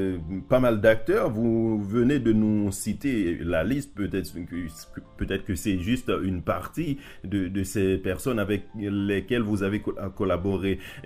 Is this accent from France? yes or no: no; Haiti; Chez nous, en Haïti, vous savez très bien que je viens d'Haïti